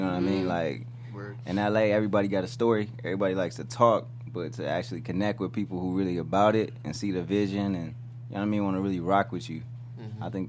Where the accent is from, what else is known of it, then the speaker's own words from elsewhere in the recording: Chicago, Illinois, United States; moved away as an adult; now in Los Angeles, United States; Originally, I'm from Chicago.